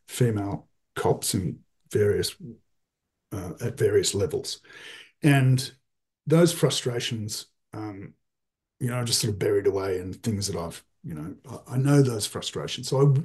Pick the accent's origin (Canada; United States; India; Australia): Australia; I'm an Australian author, and I'd like to talk to somebody.